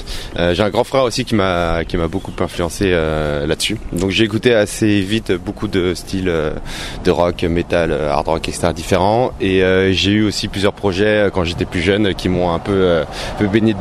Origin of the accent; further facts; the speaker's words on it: Montmagny, Île-de-France, France; J'ai grandi dans le coin. Je viens de Montmagny et j'ai vécu à Montmagny en Enghien